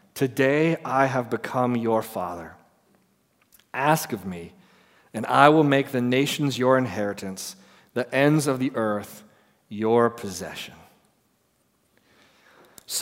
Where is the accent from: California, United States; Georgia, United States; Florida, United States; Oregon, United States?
California, United States; You know, as a Californian, we liked that movie so much, we elected the Terminator to be our governor.